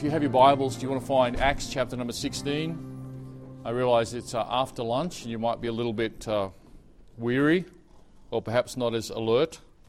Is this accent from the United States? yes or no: no; Australia; I was pastoring in Brisbane, Australia. I'm Australian, if you haven't worked that out. And I was pastoring there for 13 years.